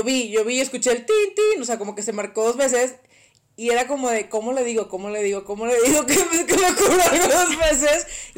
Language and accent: Spanish; Torreón, Coahuila, Mexico; moved away as an adult; also born or lived in United States; Yo me fui a vivir a Estados Unidos a los 18, casi 19 años. Estuve ahí hasta los 24. Y yo llegué de Torreón para el mundo, ¿no? De mi provincia preciosa